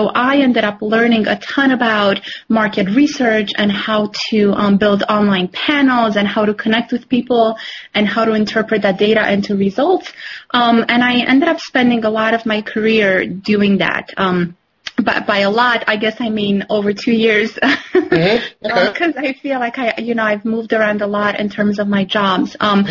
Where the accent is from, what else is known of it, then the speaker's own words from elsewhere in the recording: Romania; I grew up in Romania where, you know, it was okay. communist Romania.